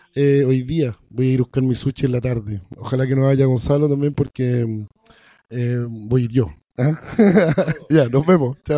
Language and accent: Spanish; south, Chile; en el sur de donde yo soy tampoco pasa tanto, porque ahora la gente está más en sus casas, por ejemplo en el sur llueve mucho, qué sé yo, se forman pequeñas comunidades